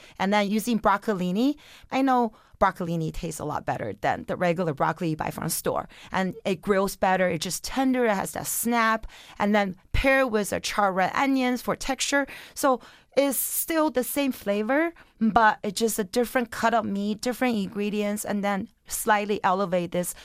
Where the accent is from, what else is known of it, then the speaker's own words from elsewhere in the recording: Beijing, China; now in Los Angeles, United States; even though I grew up in Beijing, but then my family, we actually are 5 generations of Chinese American in LA since 1900s.